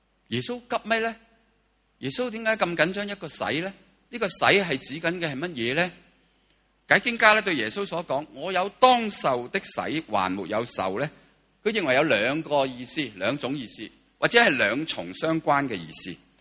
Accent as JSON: {"language": "Chinese", "country": "Hong Kong", "said": "让中环这个价值不再占领我们香港人的核心价值"}